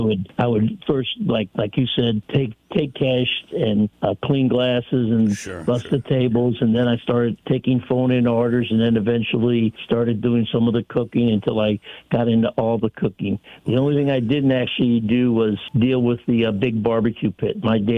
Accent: St. Louis, Missouri, United States; So, I come from a large Italian American family of 10 children, 5 boys, 5 girls. We were born and raised in St. Louis, Missouri.

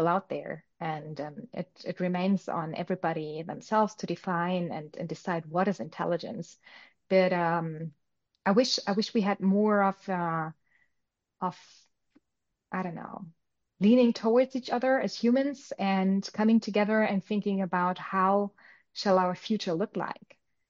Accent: Germany; English is a second language; also born or lived in New York City; Being German, my accent used to be a little better. I used to live in New York City.

